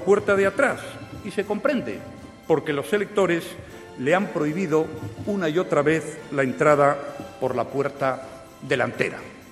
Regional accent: Spain; como español

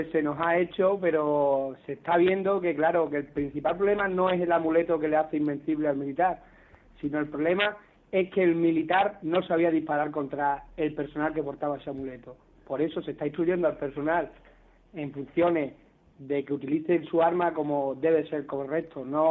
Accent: Badajoz, Extremadura, Spain; Yo soy de Badajoz, somos los dos, tanto el teniente como yo somos de Badajoz

